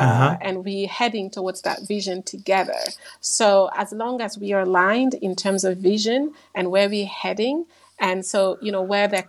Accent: Guinea; which I learned firsthand while growing up in Guinea, for example, where I was born, where this is common

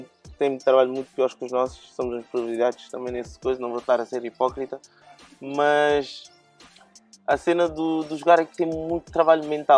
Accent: Guinea; moved away; eu vim da Guiné à procura de melhores condições

